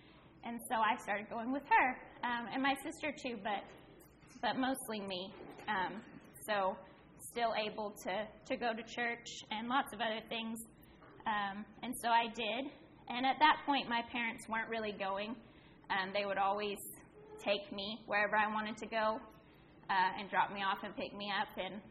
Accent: Canada; born there; I was born in Canada to my mother and father.

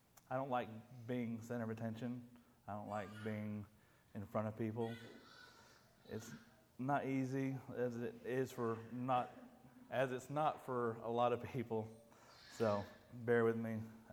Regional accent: Norwich, East of England, United Kingdom; born there; also born or lived in United States; I was born in Norwich, England, January 29th, 1987. My family had moved back and forth from America to England several times.

